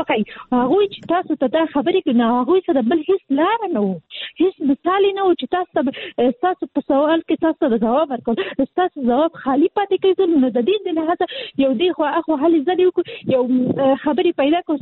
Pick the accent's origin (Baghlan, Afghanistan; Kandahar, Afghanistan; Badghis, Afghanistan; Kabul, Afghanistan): Kabul, Afghanistan; هغه مېرمنې چې زه خاصلي د کابل یم